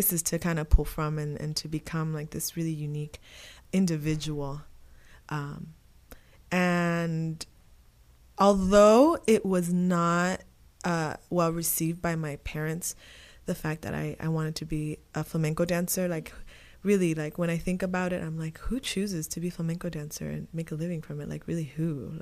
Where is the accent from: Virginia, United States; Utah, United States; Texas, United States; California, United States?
California, United States; Delano; I grew up in Delano, California. And this is a farmworking community.